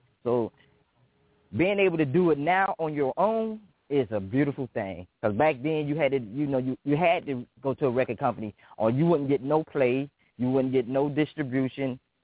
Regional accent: Miami, Florida, United States; from Miami, Florida. I grew up in Liberty City, Overtown.

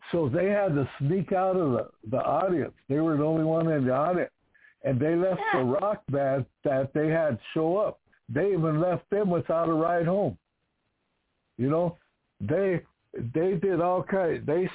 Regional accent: United States; So as Indians, you know, being an Indian, a native, Lakota, whatever, we're pitiful, Ushika people

